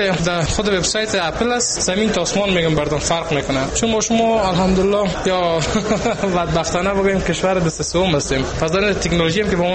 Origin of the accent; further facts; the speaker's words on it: Afghanistan; به عنوان یک افغان